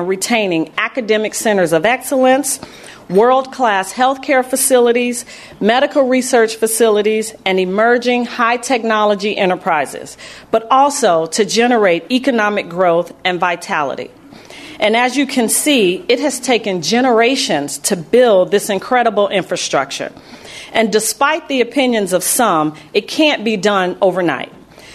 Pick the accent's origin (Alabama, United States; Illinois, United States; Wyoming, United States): Illinois, United States; as prevalent today as it was when I was a young elementary school girl growing up in South Shore and as a teenager attending high school on the West Side.